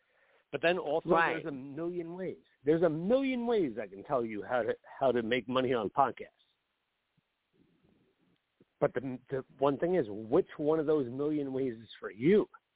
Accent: United States; I'm not British. Right. I still remember the same exact thing in 2008. Welcome to Blog Talk Radio. I'm like, all right, right. Come on. Like I'm white trash American.

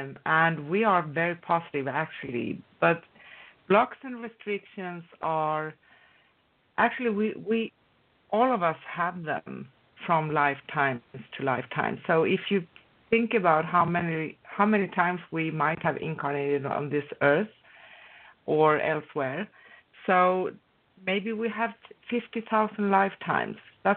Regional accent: Stockholm, Stockholm County, Sweden; because I am originally from Sweden and Stockholm

